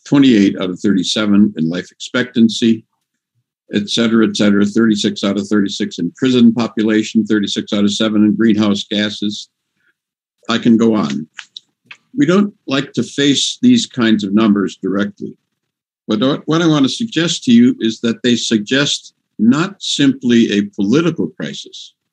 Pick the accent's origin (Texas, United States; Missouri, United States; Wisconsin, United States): Wisconsin, United States; Racine; I'm from Racine, Wisconsin, a city of about 85,000